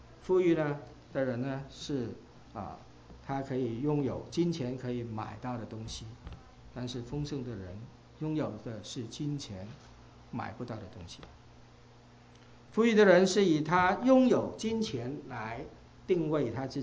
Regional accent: Hong Kong; 因为我来自香港所以当然就是留意

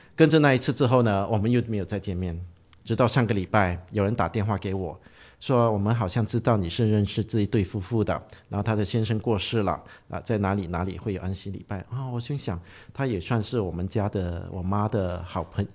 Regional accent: Brunei; 因为我不会广东话的，那时候我只是讲普通话，然后他们就说啊，你是哪里来啊？我说我文莱来的。

